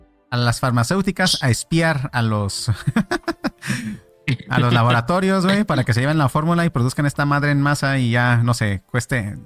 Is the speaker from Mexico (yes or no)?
yes; Mexico; Bueno, soy mexicano.